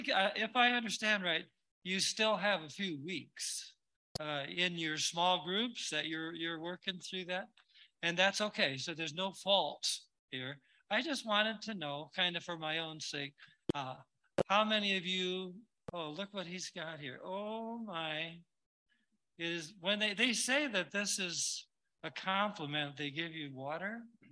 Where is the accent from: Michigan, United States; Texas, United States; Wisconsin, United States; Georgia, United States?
Michigan, United States; I grew up in Michigan, state of Michigan.